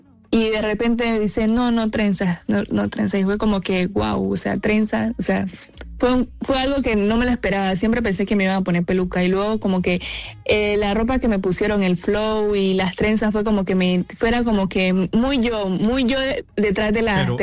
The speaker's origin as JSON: {"language": "Spanish", "town": "Tumaco", "region": "Nariño", "country": "Colombia", "said": "Sí, Tumaco, Nariño, sí. La perla del Pacífico."}